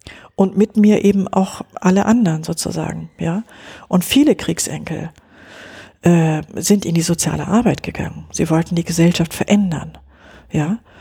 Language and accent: German; West Germany, Germany; Ich bin in Westdeutschland groß geworden, ja.